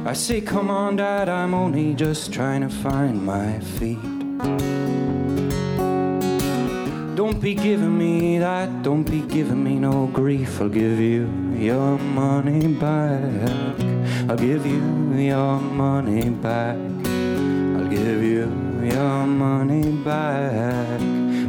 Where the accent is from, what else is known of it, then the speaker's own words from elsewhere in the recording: Ireland; I'm here from Ireland.